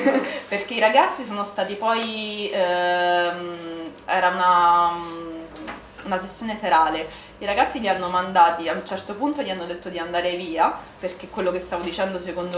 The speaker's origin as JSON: {"language": "Italian", "town": "Rome", "region": "Lazio", "country": "Italy", "said": "Io vengo da Roma, a Roma non arrivano tantissimo"}